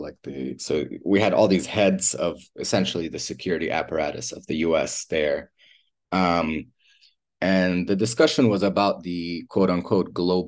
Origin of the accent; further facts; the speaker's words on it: Gaza, Gaza Strip, Palestine; I'm Palestinian and I'm from Gaza.